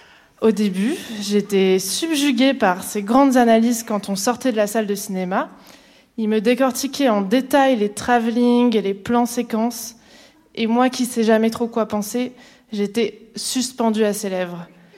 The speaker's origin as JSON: {"language": "French", "region": "Grand Est", "country": "France", "tie": "born or raised there", "moved": "as an adult", "lives_now": "Paris, France", "said": "J'ai grandi en Moselle, dans un petit village tranquille, et je suis venue à Paris pour mes études."}